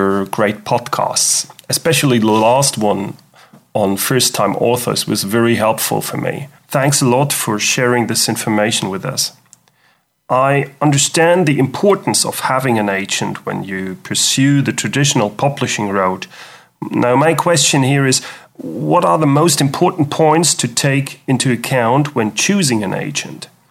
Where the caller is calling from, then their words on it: Aachen, North Rhine-Westphalia, Germany; I'm calling from Aachen in Germany.